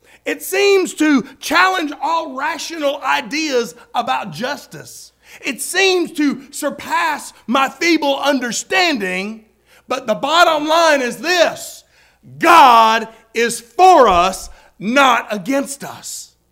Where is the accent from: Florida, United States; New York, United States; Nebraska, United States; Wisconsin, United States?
Florida, United States; now I came from Florida and I know that ain't nowhere like Alabama, amen?